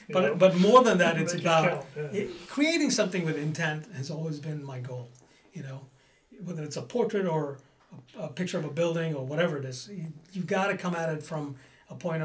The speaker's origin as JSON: {"language": "English", "town": "San Jose", "region": "California", "country": "United States", "tie": "born or raised there", "said": "So I grew up in. I finished high school in San Jose, California."}